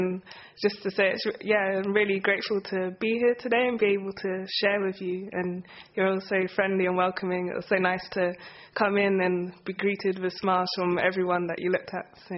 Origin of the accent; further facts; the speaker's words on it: Bedford, East of England, United Kingdom; I'm from Bedford, so just the other side of the country.